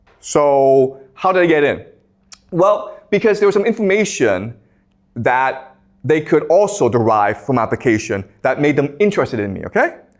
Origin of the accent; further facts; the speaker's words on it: Canada; also born or lived in China; So I was born in China in 1976, and my family went over when I was 1983 when I was like six, okay? So I was a poor immigrant in Canada.